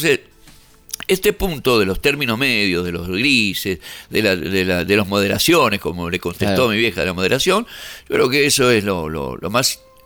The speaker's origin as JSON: {"language": "Spanish", "country": "Bolivia", "said": "cuando yo soy boliviano"}